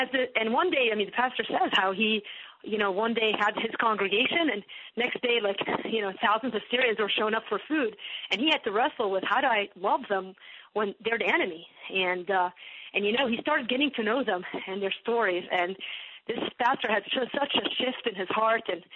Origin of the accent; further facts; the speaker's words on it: Beirut, Beirut Governorate, Lebanon; So I grew up in Lebanon, in Beirut.